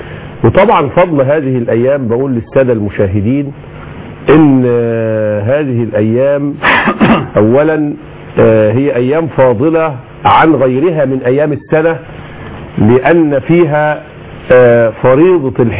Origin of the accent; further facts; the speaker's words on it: Egypt; بلادنا مصر